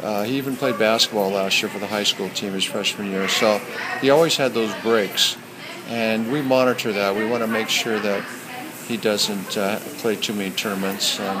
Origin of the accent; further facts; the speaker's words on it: Rancho Santa Fe, California, United States; We're from San Diego, California. Actually, Rancho Santa Fe, a little bit north.